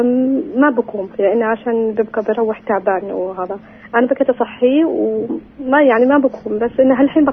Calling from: Sur Baher, Jerusalem, Palestine

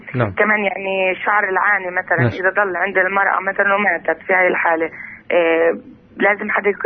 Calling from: Nablus, West Bank, Palestine; من نابلس.

